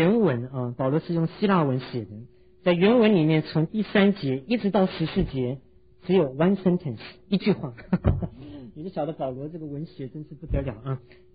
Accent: China; 因为我们中国人常常讲的福气，这是地上的东西

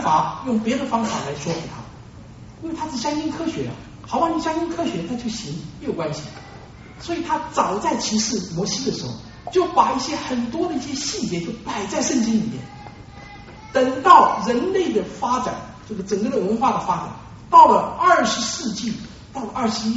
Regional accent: Taiwan; moved away as an adult; now in United States; 我三十四年前从台湾到美国来的时候，我妈妈帮我整理行李，她知道我要到美国的密西根州啊去留学

